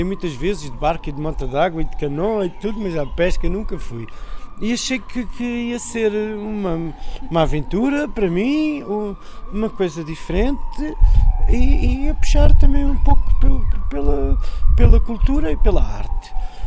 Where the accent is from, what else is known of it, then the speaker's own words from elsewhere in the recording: Fuseta, Algarve, Portugal; E eu, como nasci na Fuseta, Algarvio de gema